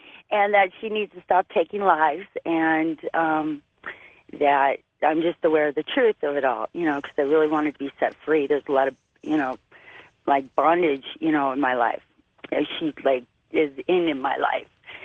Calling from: Landers, California, United States; from Landers.

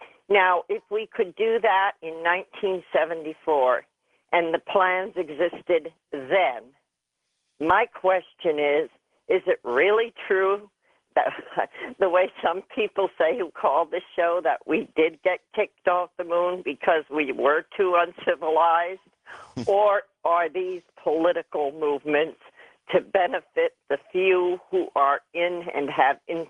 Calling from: Wilkes-Barre, Pennsylvania, United States; I'm calling from Wilkes-Barre, Pennsylvania.

